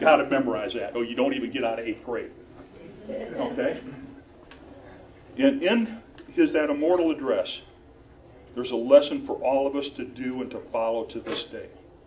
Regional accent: Illinois, United States; Now, I come from Illinois. I come from the land of Lincoln, okay?

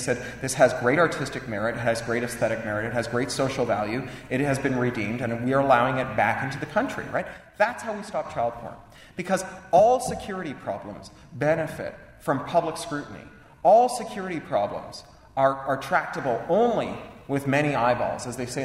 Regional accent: Canada; now in London, United Kingdom; I mostly live in London, England. I'm spending a year in Los Angeles now, and I'm a Canadian.

